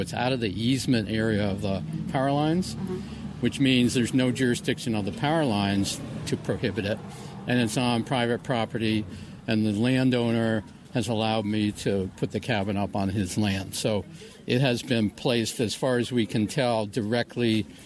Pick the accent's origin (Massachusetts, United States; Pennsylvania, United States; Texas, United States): Massachusetts, United States; Ashfield; from Baptist Corner Road in Ashfield and lived here about 30 years.